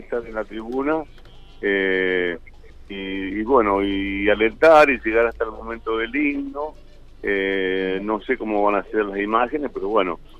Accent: Santa Fe, Argentina; Nosotros sabes que somos de Santa Fe, no tenemos mucho contacto acá.

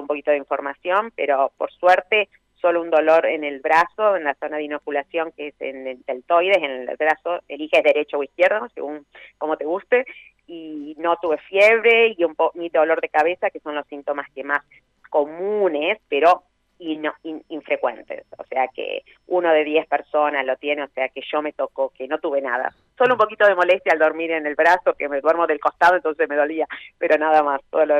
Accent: Argentina; moved away as an adult; also born or lived in Spain; now in England, United Kingdom; me fui de Argentina hace 20 años, trabajé para Médicos Sin Fronteras, trabajé en España muchos años, vine a Inglaterra y bueno, y acá estoy.

